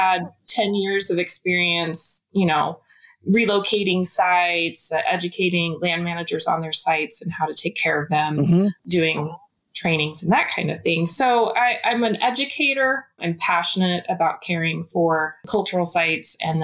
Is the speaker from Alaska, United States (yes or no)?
yes; Alaska, United States; So I grew up in Alaska, and I was a big PBS kid.